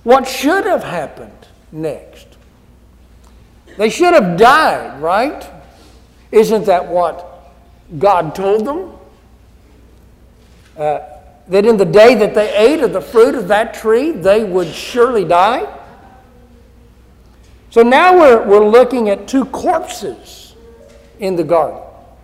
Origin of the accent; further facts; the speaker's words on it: Kansas, United States; moved away; also born or lived in California / Philippines; We used to tell people we're from Kansas when we lived in California or the Philippines or whatever. We're from Kansas.